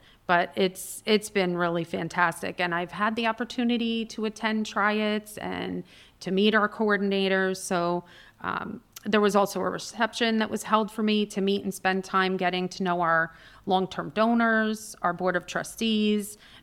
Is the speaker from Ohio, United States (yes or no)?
no; New York, United States; So, but I was born and raised in Orange County in New York, about an hour north of New York City on the Hudson River. So once a New Yorker, always a New Yorker.